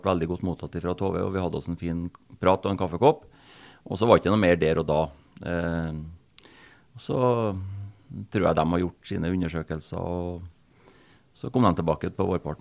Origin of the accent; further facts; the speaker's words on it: Trøndelag, Norway; jeg som har vokst opp I Trønders fotball, som trønder selv, og som kjenner det trønderske lynnet